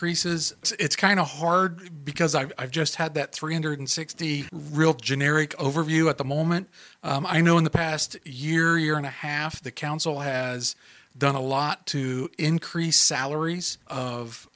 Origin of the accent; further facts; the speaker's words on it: Anderson, Indiana, United States; So I grew up in Anderson, so I'm a lifelong Hoosier.